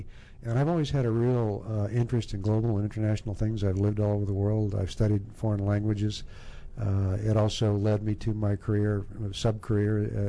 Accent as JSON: {"language": "English", "town": "Washington", "region": "District of Columbia", "country": "United States", "tie": "born there", "also_born_or_lived": "London, United Kingdom / Tokyo, Japan", "said": "I grew up, I was born in Washington, D.C. I spent some time on the East Coast and on the West Coast, and early in my grammar school years, we lived in London, England, right downtown by Marble Arch."}